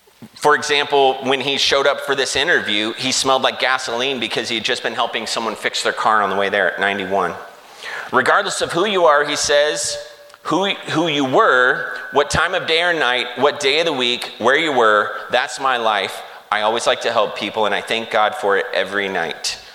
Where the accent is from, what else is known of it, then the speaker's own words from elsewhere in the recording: Kansas City, Missouri, United States; We were in Denver, but I'm from Kansas City.